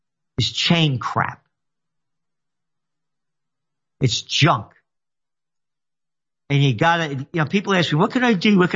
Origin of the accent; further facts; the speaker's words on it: Bronx, New York, United States; I'm a guinea from the Bronx.